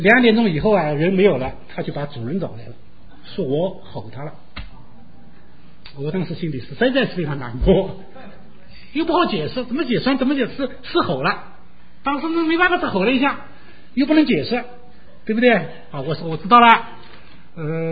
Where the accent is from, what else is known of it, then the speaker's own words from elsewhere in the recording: China; now in United States; 那么我是中国人，因为在中国待的时间长